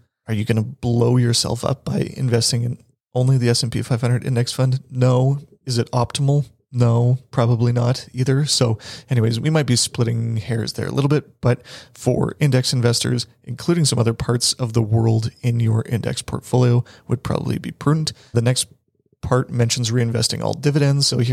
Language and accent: English; Canada; there are some minor inefficiencies for us as being Canadian investors